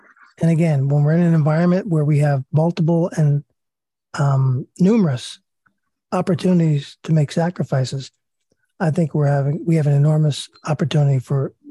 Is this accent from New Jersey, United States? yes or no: yes; New Jersey, United States; I mean, I grew up in New Jersey. I live in the country right now, and I would never go back.